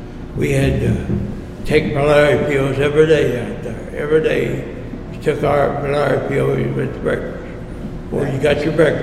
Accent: Mount Sterling, United States; Then I ran into a boy, two boys, from Mount Sterling out there, my hometown.

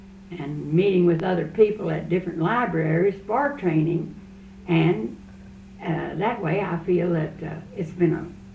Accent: Owenton, Kentucky, United States; also born or lived in Louisville; Well, I was born and raised in Owenton, and then I married and left Owenton and was gone 30 years, lived in Louisville at that time.

